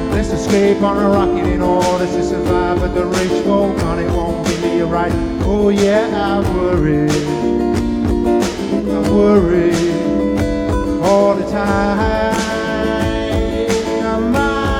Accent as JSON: {"language": "English", "town": "Wellingborough", "region": "East Midlands", "country": "United Kingdom", "said": "I'm from Wellingborough too, and I'll do a mix of covers and my own songs as well. This park is a local park to me. I used to live up in Queensway, then I lived on Priory Road, then I lived on Berrymore Road"}